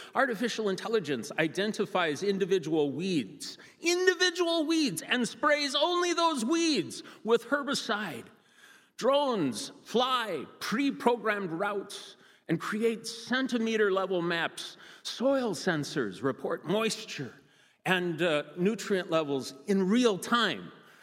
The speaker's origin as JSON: {"language": "English", "region": "Wisconsin", "country": "United States", "tie": "born or raised there", "said": "I did a lot of that growing up in Wisconsin on my uncle's farm."}